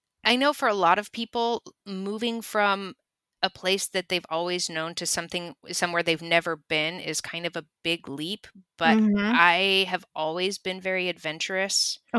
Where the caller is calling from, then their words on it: Selfoss, Southern Region, Iceland; I am calling from Iceland.